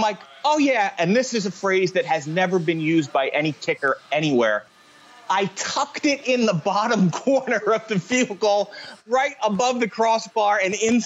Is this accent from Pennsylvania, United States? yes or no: yes; West Chester, Pennsylvania, United States; He moved it to Westchester, Pennsylvania, which was not only my hometown, but Westchester University was my dad's employer.